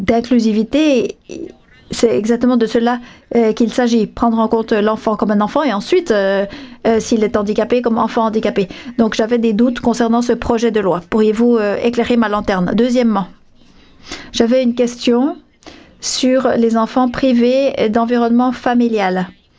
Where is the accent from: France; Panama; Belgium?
Panama; Mon pays n'échappe pas à cette situation. Je viens du Panama.